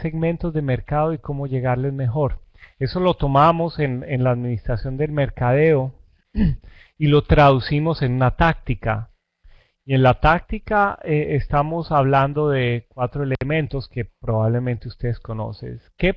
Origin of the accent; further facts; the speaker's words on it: Colombia; Yo soy colombiano y nací en una zona cafetera. Mi familia es cafetera.